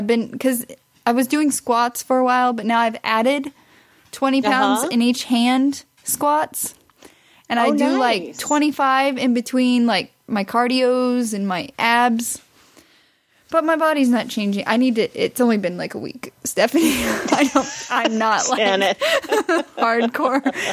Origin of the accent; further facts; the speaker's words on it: Missouri, United States; I'm from Missouri.